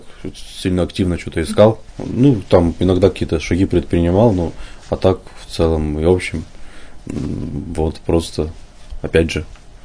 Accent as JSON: {"language": "Russian", "town": "Yekaterinburg", "region": "Sverdlovsk Oblast", "country": "Russia", "tie": "born there", "said": "Мне 26 лет. Я родился в Екатеринбурге."}